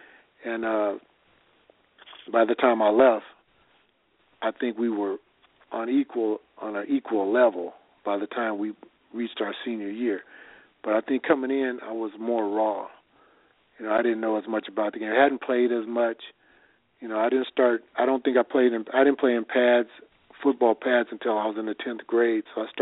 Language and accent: English; California, United States; My original, growing up in California, you were a USC fan for football and a UCLA fan for basketball.